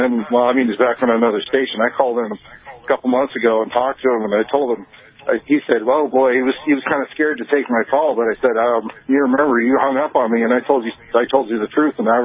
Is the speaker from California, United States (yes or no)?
yes; California, United States; now in Wyoming, United States; I'm from California originally, but I'm in Wyoming now, thank God.